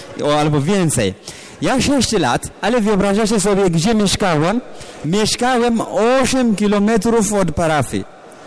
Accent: Ethiopia; Polish is a second language; to znaczy miłość, która zwycięża. Pochodzę z Etiopii

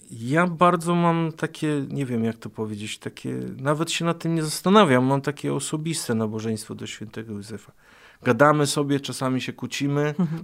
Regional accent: Kalisz, Greater Poland Voivodeship, Poland; born there; urodziłem się w Kaliszu

